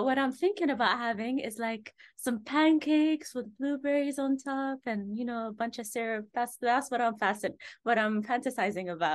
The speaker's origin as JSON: {"language": "English", "region": "Eastern Province", "country": "Saudi Arabia", "tie": "born or raised there", "moved": "yes", "lives_now": "London, United Kingdom", "said": "So apparently I'm originally from Bahrain, and it makes kind of sense because I was born and raised in Saudi in the eastern coast, so it's like a 30-minute ride to Bahrain."}